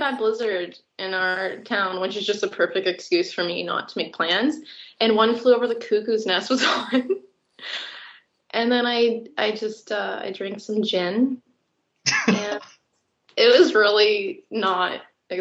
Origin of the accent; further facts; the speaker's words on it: Canada; And I'm like, we're Canadian. Why do you have this accent?